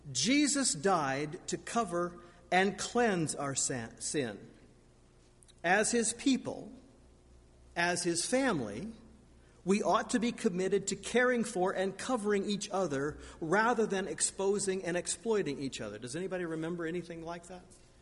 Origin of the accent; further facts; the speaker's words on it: Indiana, United States; I'm a farmer from Indiana.